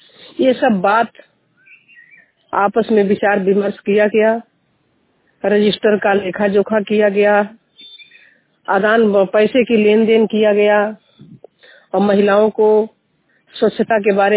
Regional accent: Bharatpur, Uttar Pradesh, India; हम बस्ती जनपद के ग्राम भरतपुर से हैं।

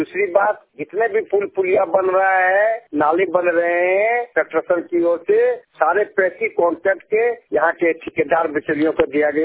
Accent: Basatpur, Jharkhand, India; से जसेडी थाना पंचायत धरवाली ग्राम बसतपुर का रहने वाला हूँ।

